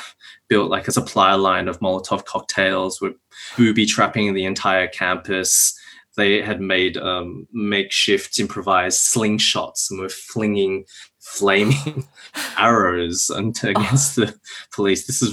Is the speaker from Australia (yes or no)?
yes; Australia